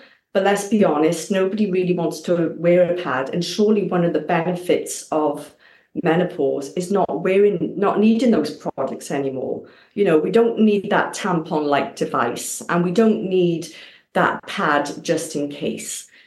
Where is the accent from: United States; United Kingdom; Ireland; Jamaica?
United Kingdom; Wales; because I'm from Wales, but Wales didn't make the championship.